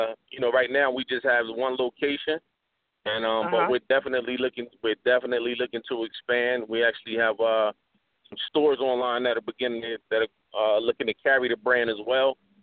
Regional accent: Trenton, New Jersey, United States; now in Atlanta, United States; I'm from Trenton, New Jersey.

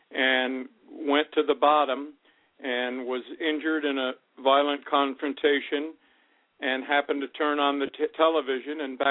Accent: Midwest, United States; I was born in 52. I was brought up in Middle America.

